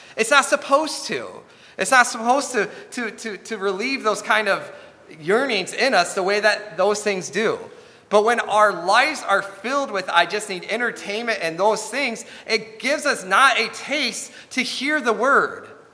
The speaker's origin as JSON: {"language": "English", "country": "United States", "said": "I shouldn't have anything get in the way of my entertainment at night of watching Prime Video because I'm an American."}